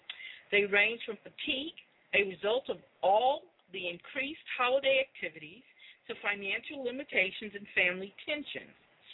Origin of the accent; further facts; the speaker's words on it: New York, United States; born there; also born or lived in Michigan; When I was little, we were up in New York. I was born in New York, so we had the beautiful snow. I lived in Michigan, beautiful snow.